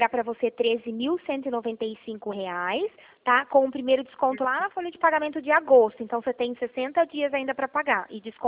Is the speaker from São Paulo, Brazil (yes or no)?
yes; Mogi Guaçu, São Paulo, Brazil; eu sou de Mogi Guaçu.